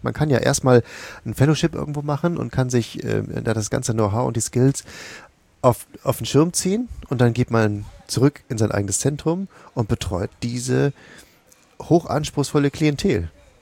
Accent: Bremen, Germany; Für mich war neu, meine alte Heimat, Bremen

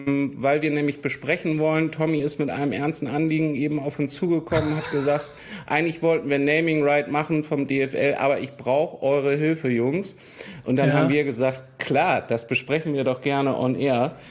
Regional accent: Hausham, Bavaria, Germany; born there; Ich bin geboren 1981 in Hausham in Oberbayern.

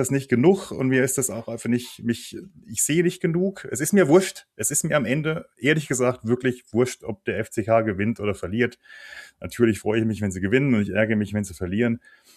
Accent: Rhineland-Palatinate, Germany; Ich komme ja aus der Nähe von Landau in der Pfalz. Das ist, glaube ich, 20 Minuten von Hasloch entfernt oder so.

